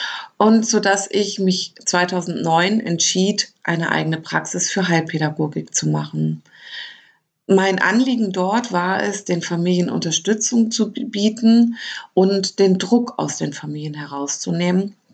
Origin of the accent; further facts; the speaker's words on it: Lower Saxony, Germany; born there; moved away as an adult; ich bin 1972 in Niedersachsen geboren. Seit 2001 lebe ich in Baden-Württemberg, weil ich mich dorthin verliebt hatte.